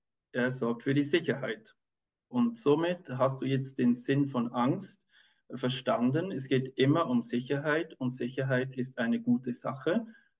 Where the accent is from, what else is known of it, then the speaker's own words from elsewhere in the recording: Switzerland; ich bin aus der Schweiz und arbeite seit 14 Jahren mit Kindern